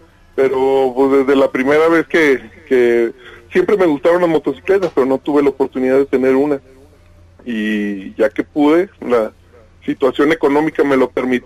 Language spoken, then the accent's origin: Spanish; Mazatlán, Sinaloa, Mexico; yo soy de Mazatlán, soy presidente del Motoclub Patasalada.